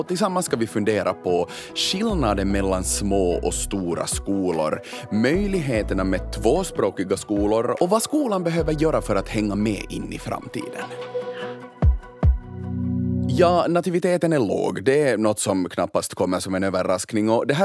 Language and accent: Swedish; Porvoo, Uusimaa, Finland; jag är uppvuxen i Borgå på landet i Svartsö i Tolkis. Jag gick själv 1-4 i en liten byskola.